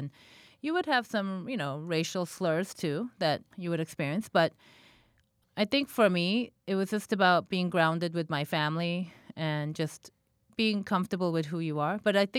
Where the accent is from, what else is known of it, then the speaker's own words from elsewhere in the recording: South Korea; English is a second language; now in United States; now living in the U.S. for a long time, I just felt like wherever I went, many people knew that I was from Korea